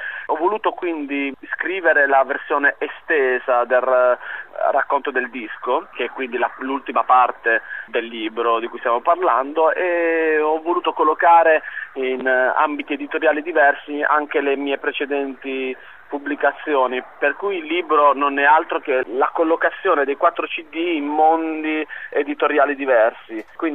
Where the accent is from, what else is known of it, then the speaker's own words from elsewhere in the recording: Molfetta, Apulia, Italy; per esempio, io sono di Molfetta, quando possono vanno a farsi le lampade in un paese dove c'è sole praticamente quasi tutto l'anno.